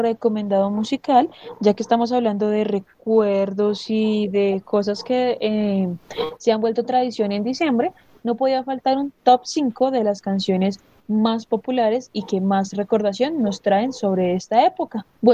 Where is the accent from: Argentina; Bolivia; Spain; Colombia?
Colombia